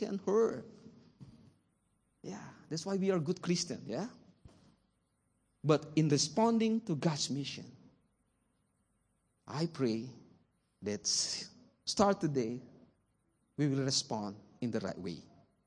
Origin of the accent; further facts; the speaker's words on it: Philippines; Because the island that where I came from in Hokkien is a crazy island. The name is Xiao Island. Yes, that's the name of my place, where my hometown. It's a southern part of the Phi